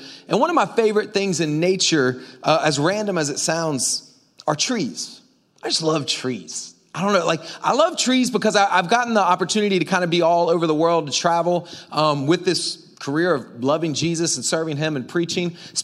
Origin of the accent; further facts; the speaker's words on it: Florida, United States; Like, I'm from Florida and I do ministry in Jamaica.